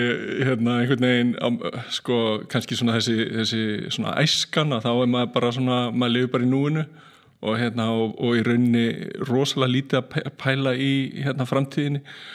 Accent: Selfoss, Southern Region, Iceland; ég fættur og uppalinn á Selfossi.

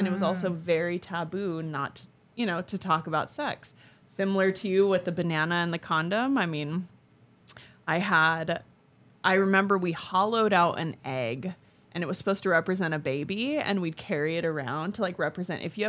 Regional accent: Hawaii, United States; my growing up in Hawaii, some of my earliest memories are just playing at the beach

